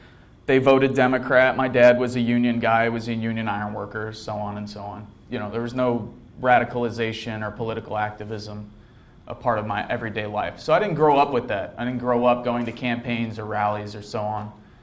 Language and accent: English; Michigan City, Indiana, United States; So I came down from Michigan City, Indiana.